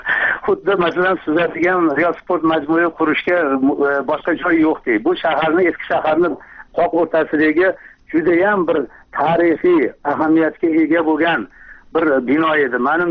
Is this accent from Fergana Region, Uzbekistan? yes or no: yes; Kokand, Fergana Region, Uzbekistan; men o'zim mana Qo'qonlikman, Qo'qon atrofidagi qishloqlarda turaman. U yerda ko'p qarindoshlarimiz bor.